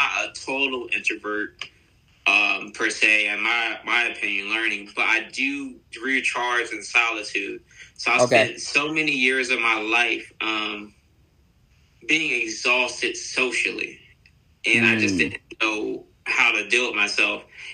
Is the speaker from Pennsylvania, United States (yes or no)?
yes; Chester, Pennsylvania, United States; So I'm from Chester, PA, a small town. I guess you could say where there's a lot of underprivileged youth, a lot of people not getting great opportunities or light.